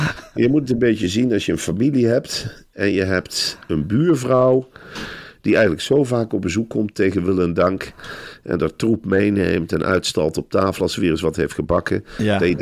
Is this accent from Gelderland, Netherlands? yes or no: yes; Velp, Gelderland, Netherlands; Ik ben in Arnhem-Velp opgegroeid